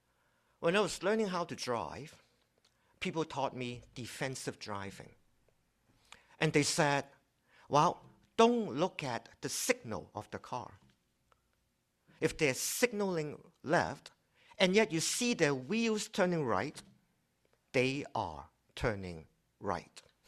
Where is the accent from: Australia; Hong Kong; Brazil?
Hong Kong; moved away; Like I said, I came from Hong Kong originally. I left Hong Kong when it was still a British colony.